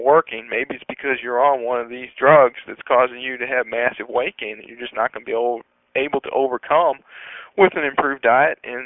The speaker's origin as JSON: {"language": "English", "country": "United States", "said": "I, for one, as an American, you know, that's about as basic a right as there is"}